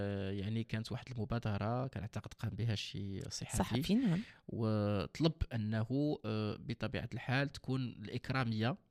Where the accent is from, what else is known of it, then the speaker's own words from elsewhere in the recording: Morocco; إحنا كمغاربة